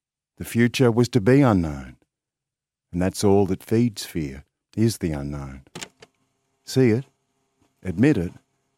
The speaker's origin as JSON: {"language": "English", "town": "Albury", "region": "New South Wales", "country": "Australia", "said": "I'm from Albury on the Murray."}